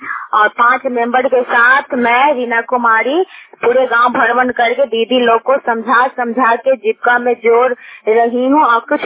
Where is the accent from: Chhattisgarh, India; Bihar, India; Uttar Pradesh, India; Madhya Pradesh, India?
Bihar, India; मैं नगर नौसा ब्लॉक की रहने वाली हूँ, नालंदा जिले की रहने वाली हूँ।